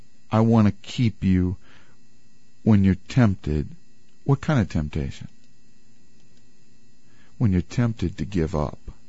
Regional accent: Wisconsin, United States; now in Rochester, United States; She's from New Jersey. I'm from Wisconsin. We're in Rochester, New York.

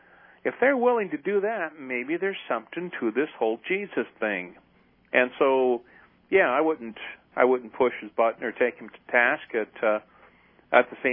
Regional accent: United States; Yeah, obviously, as an American who appreciates, values, and supports the distinction and the division between church and state

